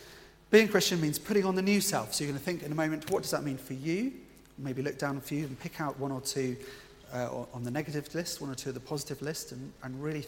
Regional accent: United Kingdom; I know we're British and we'll learn this slowly

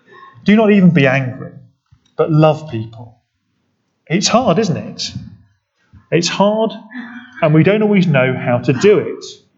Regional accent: United Kingdom; We're British people, most of us. We're very good at being angry and not telling anybody about it.

